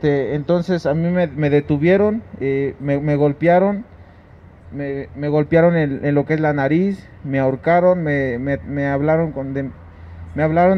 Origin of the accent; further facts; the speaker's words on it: Santiago, Mexico; somos originarios de Santiago y pues fuimos allá a defender el agua, que es ahí donde nacimos, donde nosotros crecimos, es nuestra tierra, de donde somos originarios